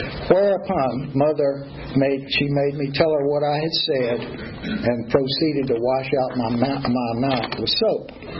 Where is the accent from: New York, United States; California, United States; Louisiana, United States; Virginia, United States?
Virginia, United States; Richmond; So I grew up in Richmond, Virginia. My father was a preacher and a theology professor at a Presbyterian seminary.